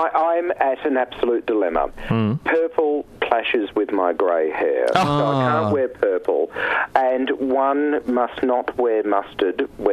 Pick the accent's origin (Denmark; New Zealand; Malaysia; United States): Malaysia; It goes back a very long way from when I was growing up in Malaya in the Air Force bases there.